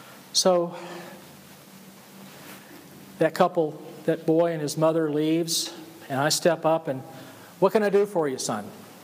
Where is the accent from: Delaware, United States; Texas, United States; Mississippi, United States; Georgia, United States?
Georgia, United States; Forest Park; I'm from Forest Park, Georgia, and in July of 1964, I went to get my first driver's license